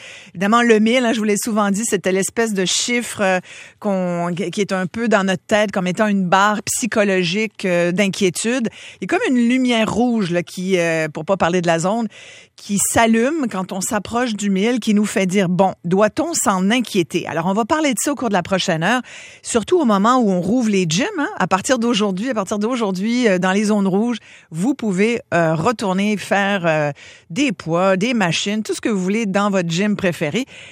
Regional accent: Quebec, Canada; on a chez nous au Québec Victoria Charles

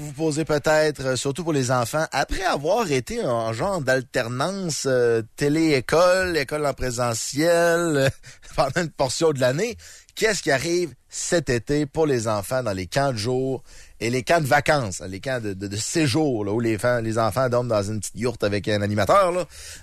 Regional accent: Lévis, Quebec, Canada; moi, je viens de Lévis, je viens pas de Québec, je viens de Lévis.

